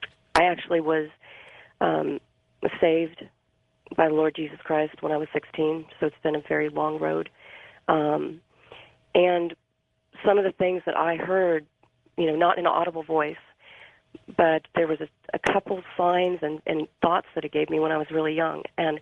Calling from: San Francisco, California, United States; San Francisco.

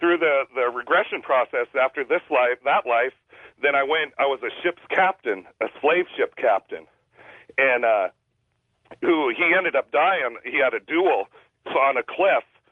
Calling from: Kent, Washington, United States; I'm calling from Kent, Washington.

